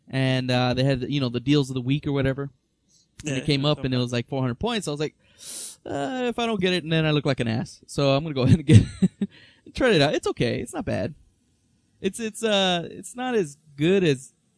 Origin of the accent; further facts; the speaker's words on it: California, United States; Oh, I'm from California. Not that that really matters, but we're all here today.